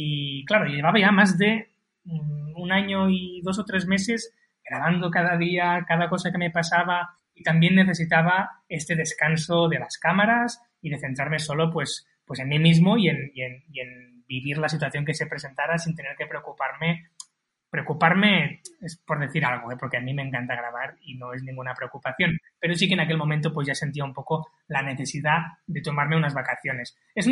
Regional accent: Spain; moved away; mi familia y mis grandes amigos que estaban en España y en mi pueblo natal

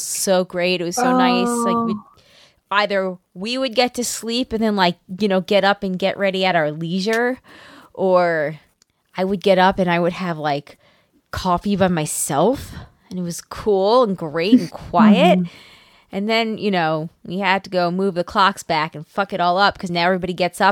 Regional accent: New York, United States; accent: New York; And with my New York accent, you wouldn't be able to tell the difference.

